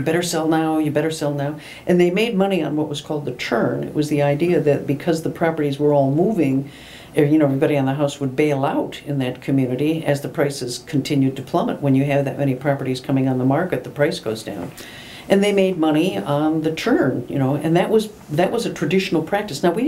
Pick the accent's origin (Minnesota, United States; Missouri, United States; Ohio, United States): Ohio, United States; Cleveland; Well, I grew up in Cleveland